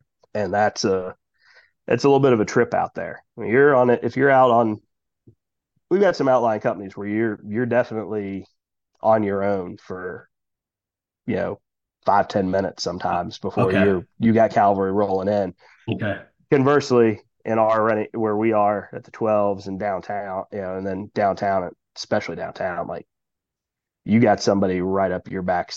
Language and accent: English; Norwood, Ohio, United States; surround two separate cities that have their own separate fire departments, Norwood and St. Bernard. I grew up in Norwood. So we're surrounded on all four sides by the city of Cincinnati.